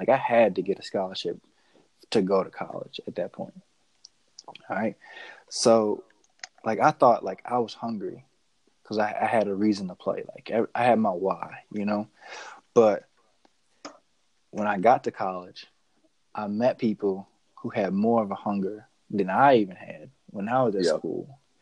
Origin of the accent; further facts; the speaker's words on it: Cleveland, Ohio, United States; so I'm from Cleveland, Ohio.